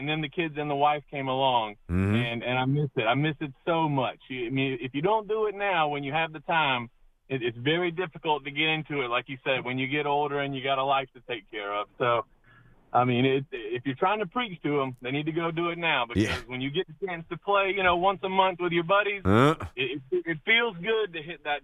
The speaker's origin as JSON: {"language": "English", "town": "Augusta", "region": "Georgia", "country": "United States", "tie": "born or raised there", "lives_now": "South Carolina, United States", "said": "So I'm actually from Augusta, where the Masters is. I grew up there"}